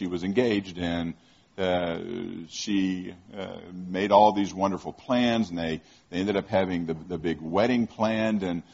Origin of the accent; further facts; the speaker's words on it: Florida, United States; And I like that one probably because I grew up in Florida, and I used to spend all my time on the water and all that kind of fishing.